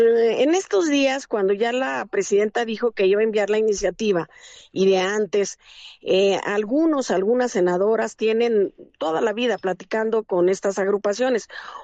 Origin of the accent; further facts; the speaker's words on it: Durango, Mexico; en mi tierra, en Durango, pues hemos tenido situaciones muy complicadas